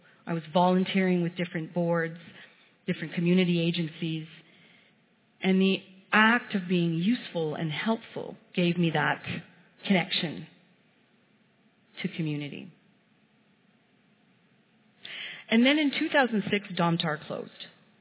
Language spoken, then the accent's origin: English; Montreal, Quebec, Canada; born there; Where are you from? Where were you born? I was born in Montreal. I was from Montreal.